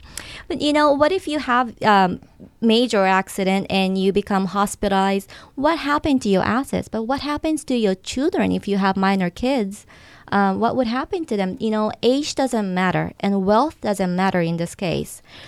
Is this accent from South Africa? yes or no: no; Singapore; accent: Singlish; Well, because I grew up in Singapore, English is the primary language, but we call it Singlish with strong accent.